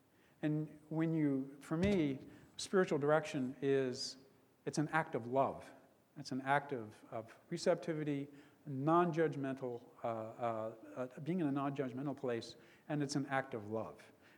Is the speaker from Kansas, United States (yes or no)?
no; Ohio, United States; accent: Yankee; also born or lived in Louisville, Kentucky; I was born in Louisville, and my family crossed the Great Divide into Ohio when I was 6 years old. So I talk like a Yankee, but yeah, I'm from Kentucky.